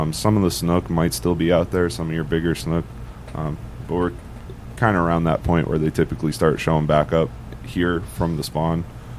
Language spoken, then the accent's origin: English; Maine, United States; Yeah, I grew up in Maine.